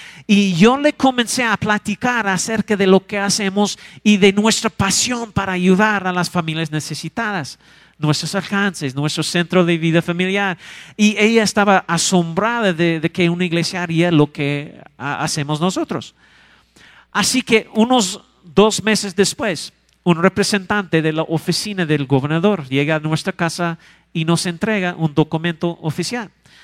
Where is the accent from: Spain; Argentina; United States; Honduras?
United States; Spanish is a second language; now in Mexico; soy extranjero. No nací en México. Mi corazón sí, pero yo soy gringo.